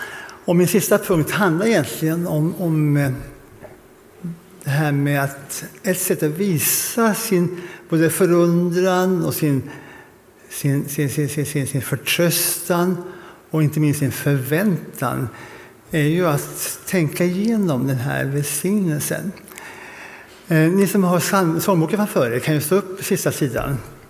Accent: South India, India; now in Sweden; när jag var barn i Indien så hade vi nära bekanta som var läkare på ett sjukhus i södra Indien

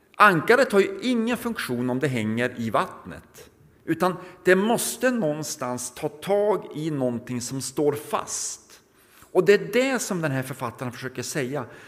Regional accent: Norrland, Sweden; I min hemby uppe i Norrland så ligger och flyter den här stora älven Umeälven.

